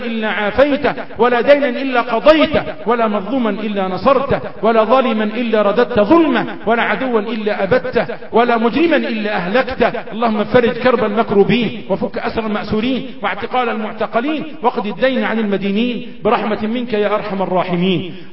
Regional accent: Egypt; اللهم اجعل بلدنا مصر آمنة مطمئنة

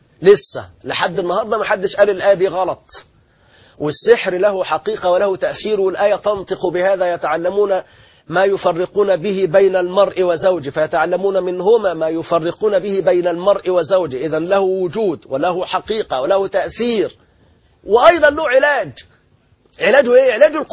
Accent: Egypt; بلادنا مصر

